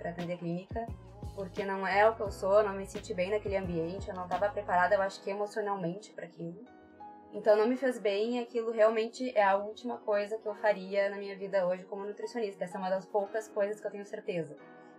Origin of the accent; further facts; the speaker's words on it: Porto Alegre, Rio Grande do Sul, Brazil; resumidamente, eu sou de Porto Alegre, sempre fui de Porto Alegre.